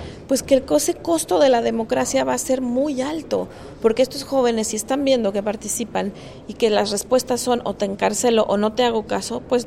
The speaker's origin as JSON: {"language": "Spanish", "country": "Mexico", "said": "en particular en mi país, en México"}